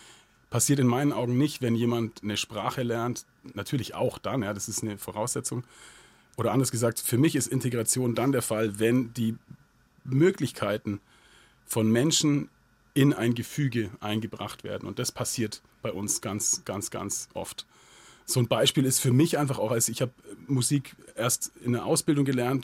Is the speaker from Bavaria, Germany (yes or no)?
yes; Augsburg, Bavaria, Germany; Ja, im südlichsten Stadtteil von Augsburg, in Inningen.